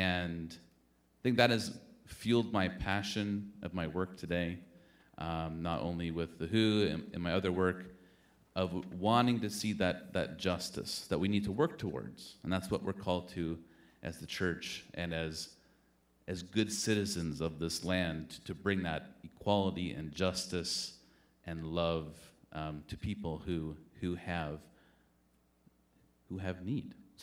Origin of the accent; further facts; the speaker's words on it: Canada; I grew up in the church. I'm originally from Canada